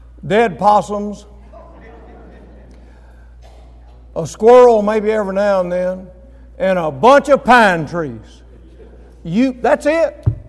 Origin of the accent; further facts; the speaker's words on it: Mississippi, United States; And so I got down into my home state, stopped at Houston, and I went, stayed there through Thursday night.